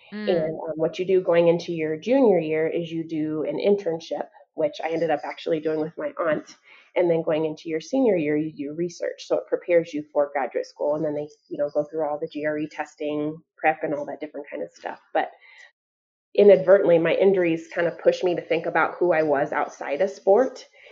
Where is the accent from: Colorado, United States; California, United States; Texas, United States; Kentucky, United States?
Colorado, United States; Aurora; But to start off, born and raised in Colorado, in Aurora, come from a biracial family.